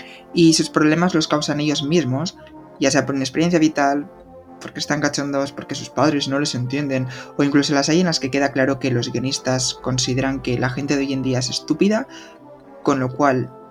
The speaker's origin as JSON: {"language": "Spanish", "country": "Spain", "said": "soy español, a veces pronuncio bien en inglés, a veces pronuncio mal"}